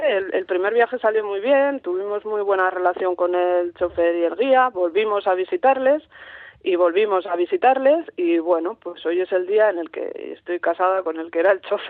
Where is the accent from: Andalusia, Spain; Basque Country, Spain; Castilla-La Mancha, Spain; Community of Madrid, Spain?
Basque Country, Spain; Vitoria; now in San Sebastián, Spain; Nosotros vivimos en Donosti, yo soy de Vitoria, pero vivimos en Donosti